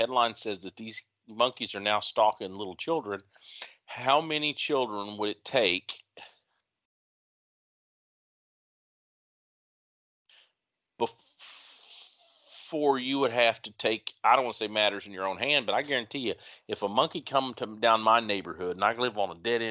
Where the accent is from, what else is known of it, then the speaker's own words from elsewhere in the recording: the Ozarks, United States; Okay. Well, I'm from the Ozarks. They're all the same to us.